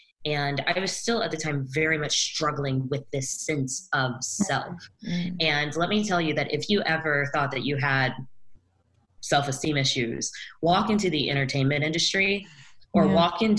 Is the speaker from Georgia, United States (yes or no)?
yes; Georgia, United States; Well, my story, I grew up in Georgia. And so, of course, being this little Black girl in the South, I had a very difficult time finding where I belonged.